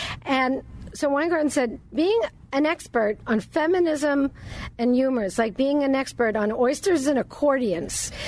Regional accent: Brooklyn, New York, United States; I'm from Brooklyn.

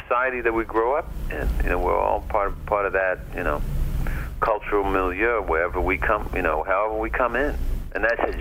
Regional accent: New York, United States; I mean, I grew up in New York, but all my relatives grew up in the South.

